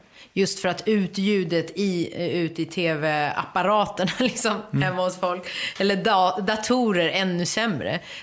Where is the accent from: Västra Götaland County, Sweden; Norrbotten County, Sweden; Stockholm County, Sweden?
Stockholm County, Sweden; Akalla; Jag är ju född på 80-talet. Jag är uppvuxen i Akalla.